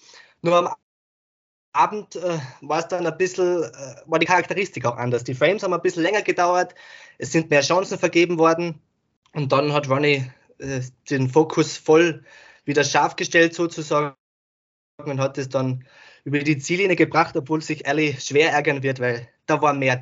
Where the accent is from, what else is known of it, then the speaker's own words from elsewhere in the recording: Austria; Ich komme aus Österreich.